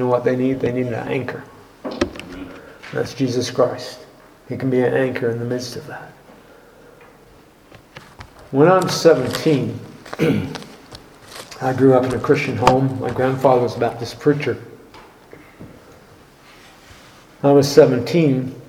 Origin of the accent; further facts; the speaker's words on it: Hillsborough, New Brunswick, Canada; I grew up in New Brunswick, right near Moncton, Hillsborough, New Brunswick.